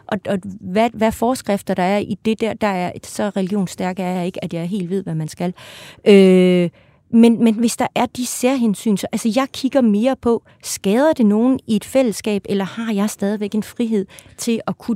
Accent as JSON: {"language": "Danish", "region": "Jutland", "country": "Denmark", "said": "Nok særligt på Nørrebro, mere end Jylland, hvor jeg kommer fra"}